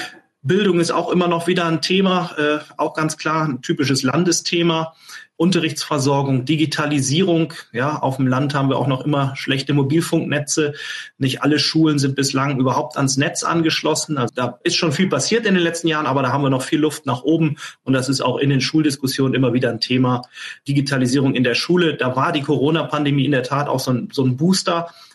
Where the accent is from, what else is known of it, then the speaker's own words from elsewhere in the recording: Northern Germany, Germany; heißt es dann bei uns im Norden